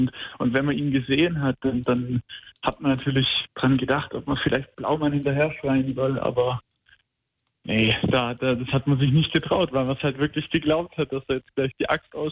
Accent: Filderstadt, Baden-Württemberg, Germany; weil ich bin ja in Filderstadt aufgewachsen, also da bei Stuttgart.

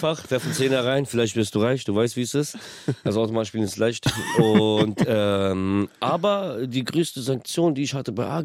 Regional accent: Kyiv, Ukraine; Die Tattoo-Stecher sind auch aus Kiew, aus der Ukraine, aus meiner Heimat.

